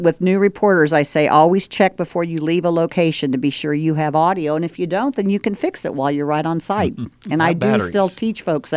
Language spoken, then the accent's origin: English; Atchison, Kansas, United States; And I did do a little bit of freelancing for my hometown, Atchison.